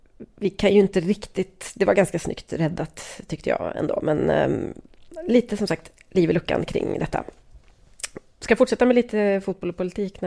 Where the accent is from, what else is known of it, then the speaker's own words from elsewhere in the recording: Sweden; Och det där, som svensk köper man ju det, för så gör ju många.